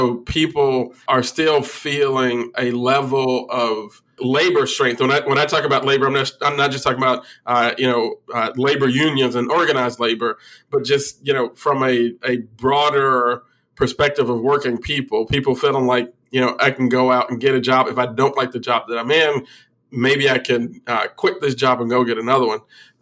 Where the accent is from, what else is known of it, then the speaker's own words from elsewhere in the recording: Illinois, United States; like my home state of Illinois.